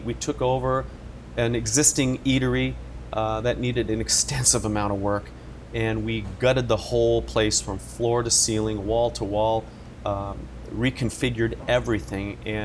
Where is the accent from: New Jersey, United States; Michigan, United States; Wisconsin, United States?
New Jersey, United States; born there; I will attest to this because I was born in Jersey.